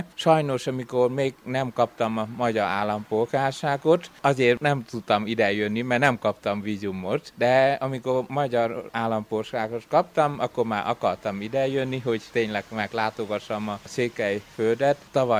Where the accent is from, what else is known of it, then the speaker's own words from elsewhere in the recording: Vietnam; Hungarian is a second language; moved away as an adult; now in Budapest, Hungary; Vietnámból jöttem, és Vietnámban születtem